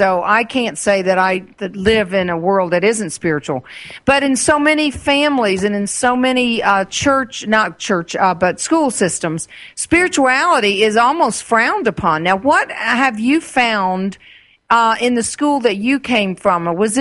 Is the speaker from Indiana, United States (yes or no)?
no; Arkansas, United States; When I was growing up in Arkansas, I would look up at the stars